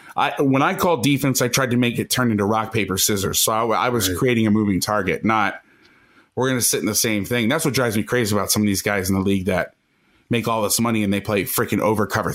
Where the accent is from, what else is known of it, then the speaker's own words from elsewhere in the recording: Orlando, Florida, United States; I was a student at the University of Miami. I grew up in Orlando. I loved the Dolphins growing up.